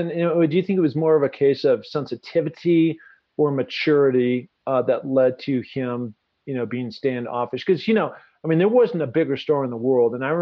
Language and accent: English; Seattle, Washington, United States; You know, I grew up in Seattle Sonic.